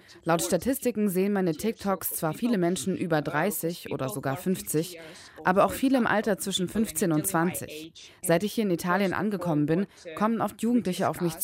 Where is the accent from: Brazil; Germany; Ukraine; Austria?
Ukraine; Chernihiv, Chernihiv Oblast; dass in meinem Heimatland gerade Krieg ist. Meine Verwandten und meine Familie waren relativ sicher. In unserer Heimatstadt Tscherniw war zu Beginn alles einigermaßen okay.